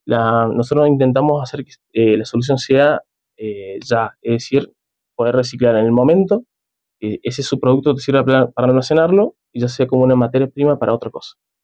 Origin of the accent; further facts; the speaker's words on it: San Luis, Argentina; yo soy de San Luis